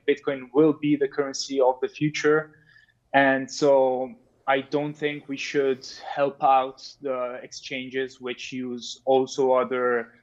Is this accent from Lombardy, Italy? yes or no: yes; Milan, Lombardy, Italy; I'm from Milan. I currently am finishing my law studies